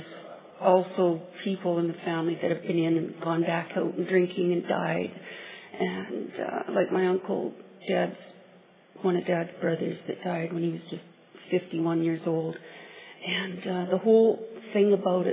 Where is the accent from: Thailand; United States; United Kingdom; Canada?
Canada; West Vancouver, British Columbia; I'm an alcoholic. And I'm from West Vancouver, British Columbia, Canada.